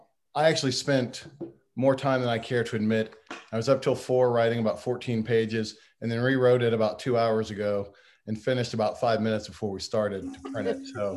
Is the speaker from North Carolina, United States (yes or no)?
yes; Gastonia, North Carolina, United States; My love for UNC started back in the 5th grade when a guy from my hometown in Gastonia visited my elementary school.